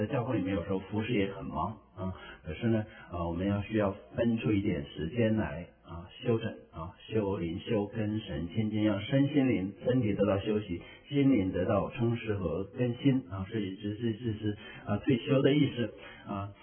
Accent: China; 我们中国人很喜欢看连续剧啊，

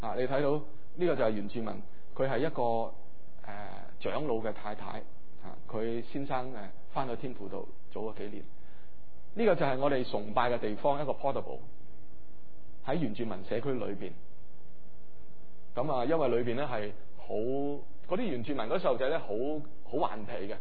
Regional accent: China; 見到我哋中國人嗰啲樣呢

